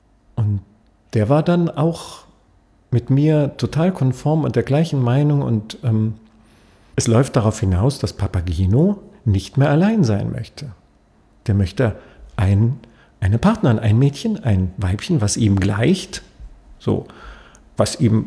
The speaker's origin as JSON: {"language": "German", "region": "Berlin", "country": "Germany", "said": "ich bin als Berliner wahrscheinlich auch ziemlich weit weg von einem Wiener. Ich bin jetzt sicher kein typischer Berliner, ich spreche keinen Berliner Akzent und ich mag auch keinen Berliner Akzent besonders und auch den brandenburgischen auch nicht."}